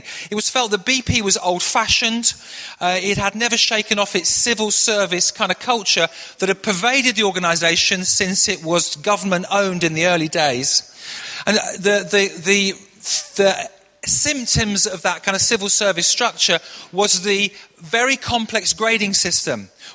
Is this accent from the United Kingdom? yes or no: yes; Manchester, North West England, United Kingdom; moved away; you may not have guessed this from my accent, but actually I grew up in Manchester. And so even though I haven't lived there for 35 years, if you scratch below the surface, there is before you a northern boy standing here this morning.